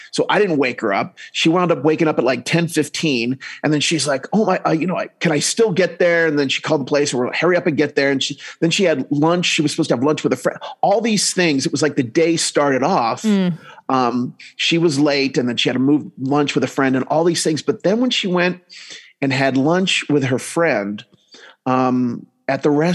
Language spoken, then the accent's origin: English; New Jersey, United States; now in Utah, United States; Even though I grew up in New Jersey, then I wound up moving to Utah.